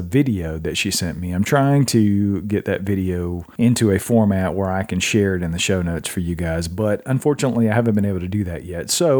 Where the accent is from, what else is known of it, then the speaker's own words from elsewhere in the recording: Georgia, United States; We've got Nicole from my home state, original home state, where I was born and raised, Georgia.